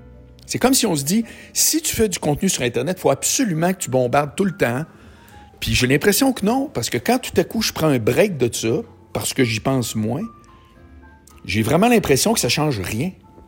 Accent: Quebec City, Quebec, Canada; j'y habite pas, mais je viens de Québec, puis j'ai fait mon cours jusqu'à l'université, mon stage, tout.

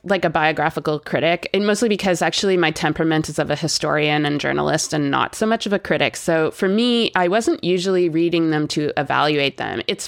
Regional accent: Canada; I'm Canadian and I grew up there and my cultural touchstones are different.

